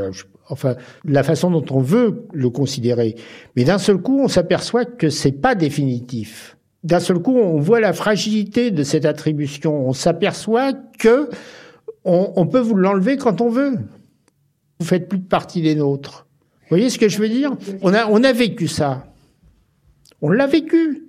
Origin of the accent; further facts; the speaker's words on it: France; Donc on était, nous, des Français métèques.